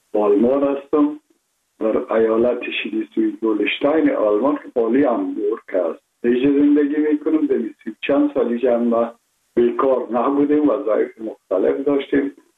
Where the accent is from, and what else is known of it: Kabul, Afghanistan; born there